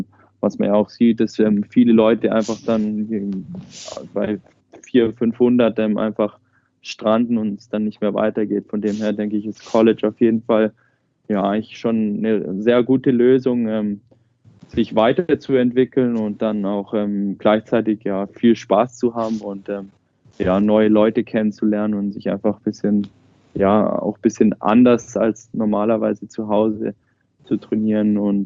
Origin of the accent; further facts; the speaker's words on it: Furtwangen, Baden-Württemberg, Germany; Ich komme aus Furtwangen.